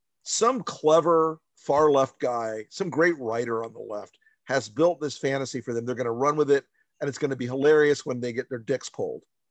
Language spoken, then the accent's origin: English; the South, United States; Listen, I'm a Southerner. I love fried chicken.